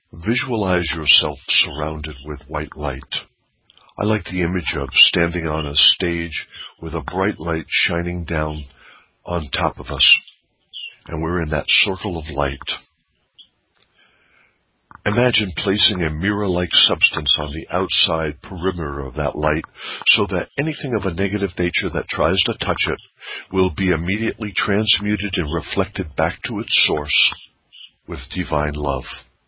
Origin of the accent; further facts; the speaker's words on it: New York, United States; I'm originally from New York, about 100 miles from Manhattan, but I had lived in Manhattan, and I used to take all tourists and business clients to the World Trade Center.